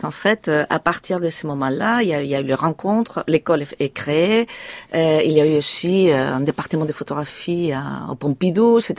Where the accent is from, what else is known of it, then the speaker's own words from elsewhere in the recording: Barcelona, Catalonia, Spain; j'étais basée à Barcelone, je suis de Barcelone.